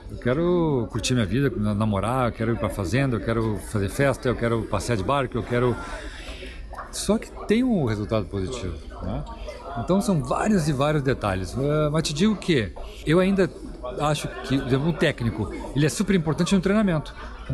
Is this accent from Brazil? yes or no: yes; Rio Grande do Sul, Brazil; gaúcho, eu sou gaúcho